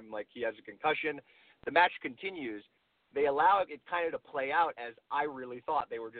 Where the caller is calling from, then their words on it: New York City, New York, United States; New York City.